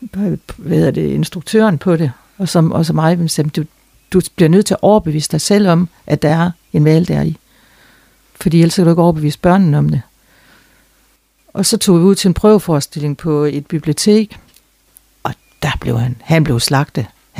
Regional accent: Jutland, Denmark; Og jeg var den eneste fra Jylland, som ikke var et eller andet.

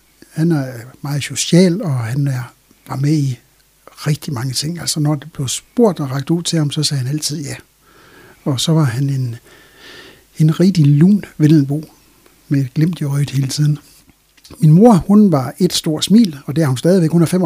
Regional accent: Løkken, North Denmark Region, Denmark; also born or lived in Brønderslev; jeg er født i, jeg er fra 1963 og er født i Løkken. Det vil sige, at jeg er født på Brønderslev sygehus faktisk, men har haft min opvækst i Løkken.

